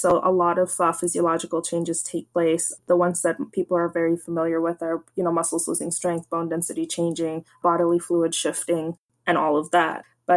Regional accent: Florida, United States; I'm from Florida, so I went to the Kennedy Space Center space camp and stuff.

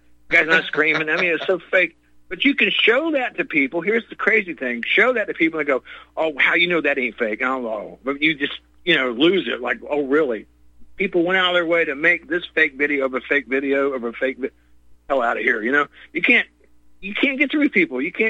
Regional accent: Ukraine; I'm from Ukraine. I know all about them.

